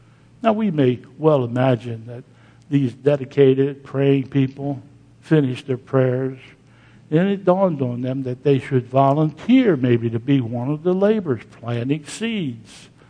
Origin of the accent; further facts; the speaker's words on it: Pennsylvania, United States; I came from Pennsylvania, and there was a little town in Pennsylvania that is famous for the oil.